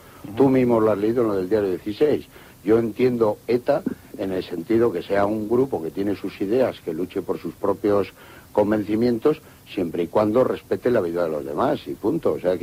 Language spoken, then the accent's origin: Spanish; Barakaldo, Basque Country, Spain; En mi pueblo, que soy de Baracaldo, vivía con los gallegos